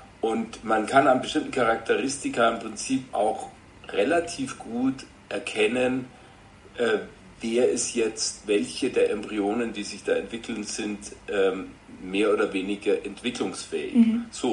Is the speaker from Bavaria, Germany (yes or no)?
yes; Munich, Bavaria, Germany; Ich glaube, Sie sind aus Frankfurt, ich bin aus München.